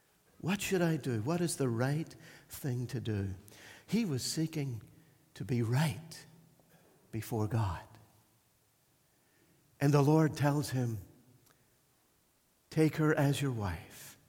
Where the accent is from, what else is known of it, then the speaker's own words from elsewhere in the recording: Ireland; I grew up in Ireland making all kinds of bangs called explosions.